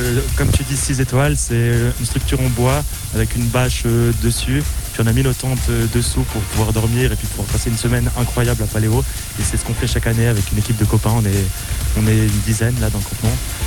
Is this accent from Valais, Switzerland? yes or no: yes; Valais, Switzerland; on est valaisans, on vient du Valais et on vient à Nyon.